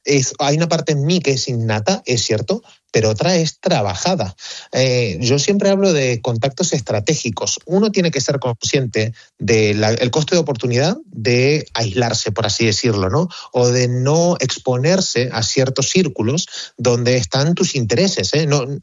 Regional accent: Argentina; moved away; also born or lived in Barcelona / Costa Rica / Indonesia; yo soy argentino, hace 22 años que vivo fuera de Argentina, entre medio he vivido en Barcelona, en Costa Rica, en Indonesia

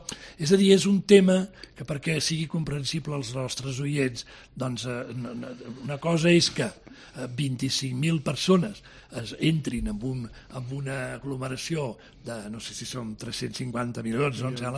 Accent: Barcelona, Catalonia, Spain; Jo soc barceloní d'origen i ens agrada

